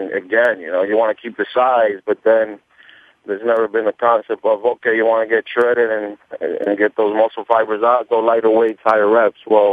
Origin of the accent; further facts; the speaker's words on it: New York, United States; He's in New York. He's in my hometown. I don't have to travel anywhere.